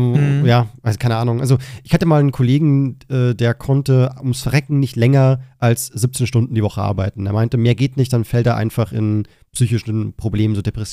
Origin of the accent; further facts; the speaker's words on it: Bavaria, Germany; Und natürlich habe ich Bier zu Hause, ich bin ein Bayer